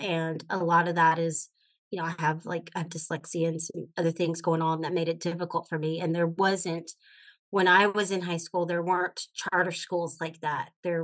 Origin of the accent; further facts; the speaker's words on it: Texas, United States; I grew up in Texas, so you can imagine Texas, everything's big.